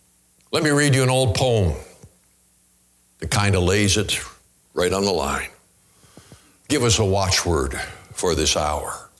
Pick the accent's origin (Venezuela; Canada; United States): Canada; I grew up in Canada. A lot of our stories were about England, Europe.